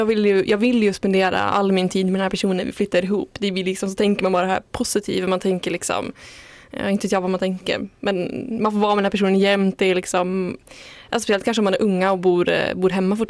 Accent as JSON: {"language": "Swedish", "region": "Norrland", "country": "Sweden", "lives_now": "Gothenburg, Sweden", "said": "Alltså jag är ju inte från Göteborg. Jag kommer från en liten ort i södra Norrland."}